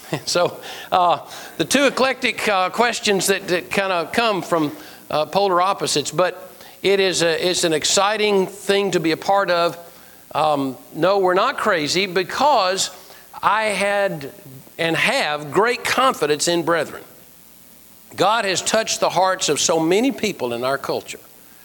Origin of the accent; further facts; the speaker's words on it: Columbus, Mississippi, United States; I grew up in Columbus, Mississippi.